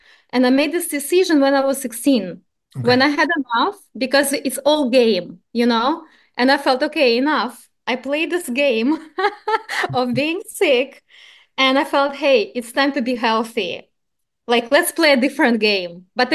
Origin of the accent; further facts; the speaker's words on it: Crimea, Ukraine; originally, as you said, I was born and raised in Crimea in a medical family.